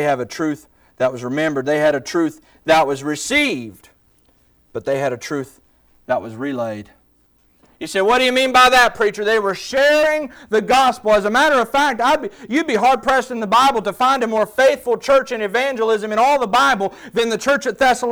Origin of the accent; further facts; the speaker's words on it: United States; When I was a boy growing up on Hurricane Creek, there was a man my dad was friends with.